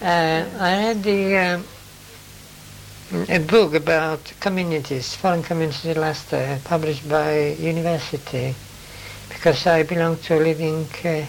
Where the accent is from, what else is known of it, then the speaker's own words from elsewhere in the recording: United Kingdom; born there; But I mean, I'm British born.